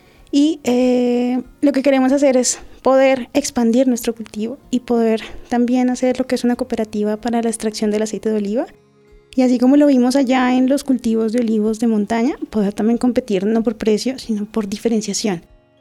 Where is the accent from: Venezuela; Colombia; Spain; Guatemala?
Colombia; y bueno, demás cosas que tenemos como colombianos, que es realmente positivo